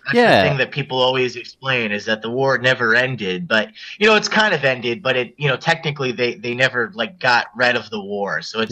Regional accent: United States; U.S. President Donald Trump, as an American, that's still weird for me to say.

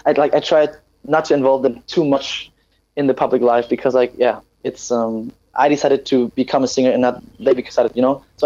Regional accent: Vietnam; I was born and raised in Vietnam.

